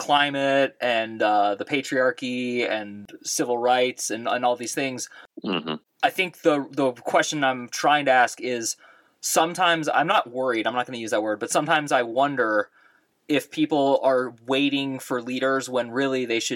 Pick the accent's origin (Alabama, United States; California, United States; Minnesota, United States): California, United States; also born or lived in New York; now in Phoenix, United States; But I am from the Bay Area of California. And now I live in Phoenix, Arizona.